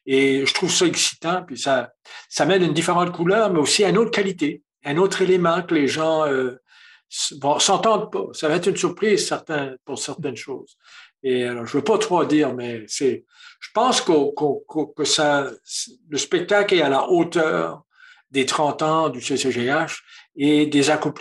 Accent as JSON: {"language": "French", "town": "Chéticamp", "region": "Nova Scotia", "country": "Canada", "said": "Elle est originaire de Chiticamp, et moi, je suis originaire de Chiticamp."}